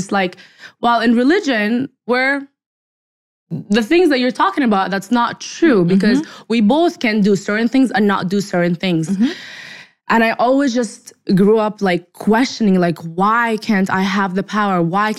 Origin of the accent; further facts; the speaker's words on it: Saudi Arabia; moved away as an adult; now in Canada; I was born in Canada, but I was raised 18 years in Saudi Arabia. I'm originally Palestinian. So I was telling you, I had like cultural shock living 18 years in Saudi and then moving to Canada when I was 18.